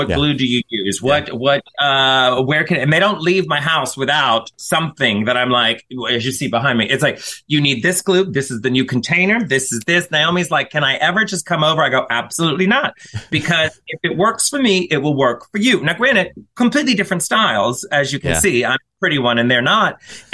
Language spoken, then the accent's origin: English; the South, United States; Because I'm from the South, so there was pageant drag.